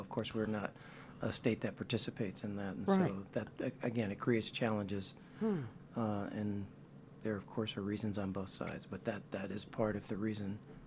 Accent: Los Angeles, California, United States; moved away as an adult; now in Nashville, United States; I've been here 10 years. Left L.A. when I was 18, so it's been a minute.

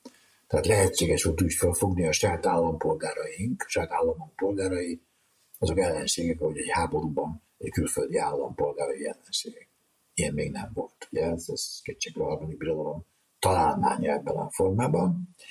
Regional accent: Transylvania, Romania; maga a felvidékén erdélyi vagyok

